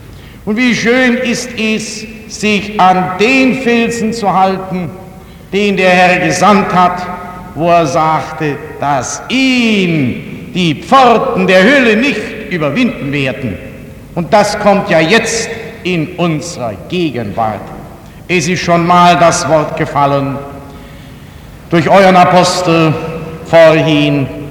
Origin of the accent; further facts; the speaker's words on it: Baden-Württemberg, Germany; Ich komme aus einer Kleinstadt im Schwarzwald